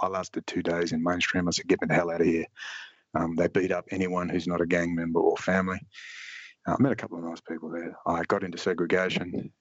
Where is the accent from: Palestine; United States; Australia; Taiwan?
Australia; I'm an Australian citizen and I need to call people, tell people where I am.